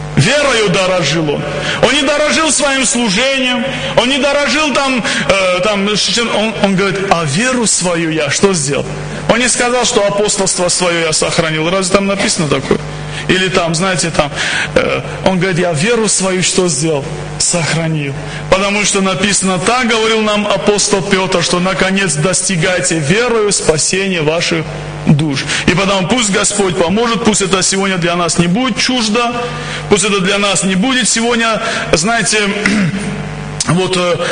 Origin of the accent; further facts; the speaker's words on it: Tbilisi, Georgia; я сам из Тбилиси, из Грузии.